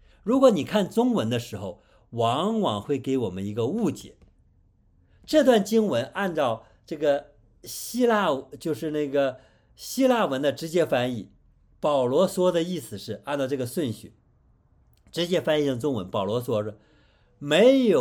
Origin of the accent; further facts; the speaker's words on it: China; 这就是我们中国人所说的良心